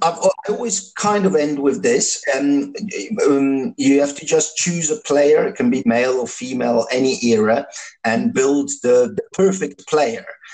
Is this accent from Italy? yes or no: yes; Italy; Obviously I grew up.